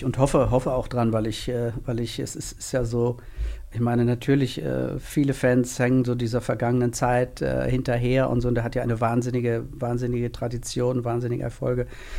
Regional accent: Hesse, Germany; born there; now in Mainz, Germany; ich komme gebürtig aus Nordhessen

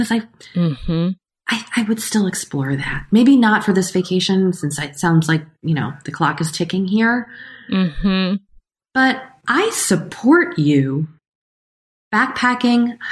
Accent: Massachusetts, United States; now in California, United States; I am from Massachusetts and I live in California

